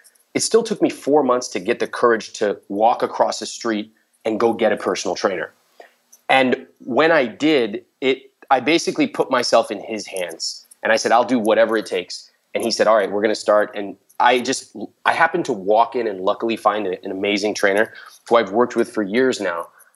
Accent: India; growing up as an Indian guy, you're not really taught about the emotional side.

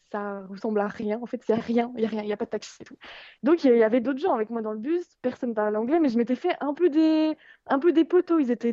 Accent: France; Et moi, en tant que Française, je peux pas aller dans la partie

